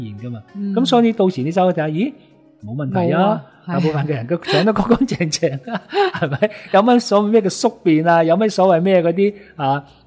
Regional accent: Hong Kong; 因为我哋香港人就系坐厕嘅，冇乜踎厕嘅

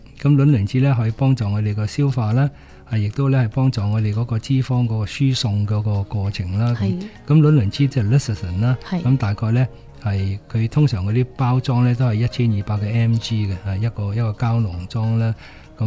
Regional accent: Hong Kong; 我哋香港人咧喺食物嗰方面咧會用啲薑啦

